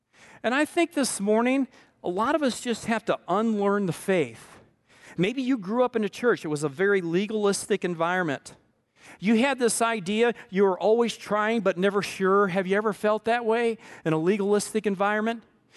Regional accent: Montana, United States; I love to fly fish, and I'm from Montana, and I love to fly fish in a drift boat on the Missouri River and the Madison and all those rivers.

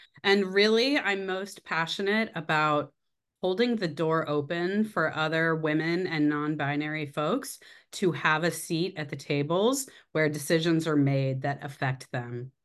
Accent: San Jose, California, United States; I was growing up in San Jose, California, during the dot-com Silicon Valley boom.

